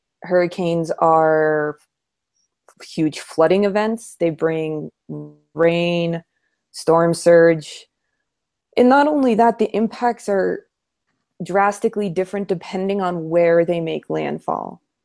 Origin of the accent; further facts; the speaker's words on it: New Hampshire, United States; I grew up in New England, also in New Hampshire. We don't really see tornadoes